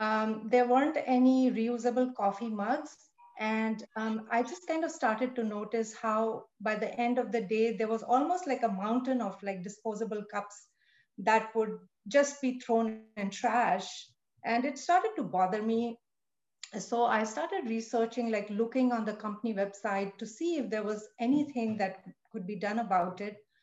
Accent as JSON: {"language": "English", "country": "India", "tie": "born or raised there", "said": "So growing up in India"}